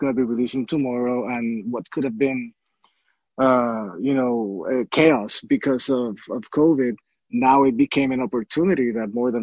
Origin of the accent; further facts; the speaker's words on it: Puerto Rico; the way that I grew up and life in Puerto Rico.